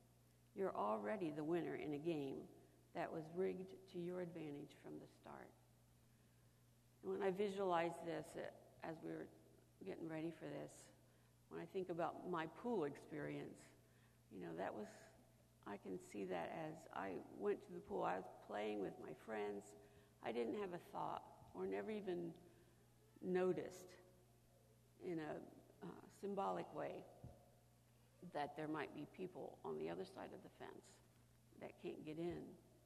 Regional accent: United States; My experience as a white woman growing up in America is not the same as a black person's experience growing up in America.

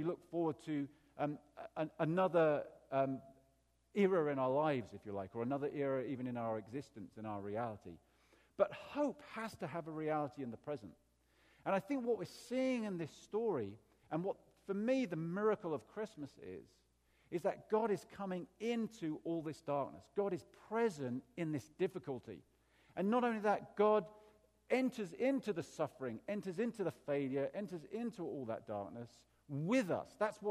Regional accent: England, United Kingdom; And, you know, I come from England.

